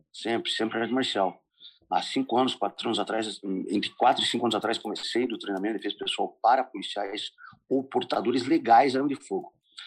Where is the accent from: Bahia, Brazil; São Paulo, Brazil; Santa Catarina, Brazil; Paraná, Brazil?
Paraná, Brazil; Curitiba; tenho 42 anos. Sou natural de Curitiba, como disse o sargento. Nasci num bairro chamado Bairro Alto.